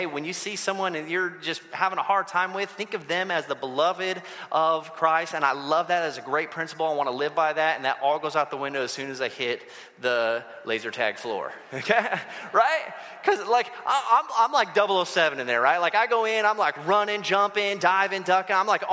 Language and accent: English; California, United States; also born or lived in West Coast; I grew up on the West Coast. I moved here from California. We don't got sunsets like that where we used to live.